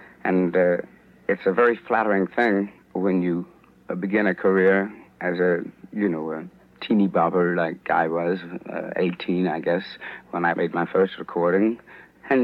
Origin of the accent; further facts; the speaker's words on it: San Francisco, California, United States; And I was from San Francisco.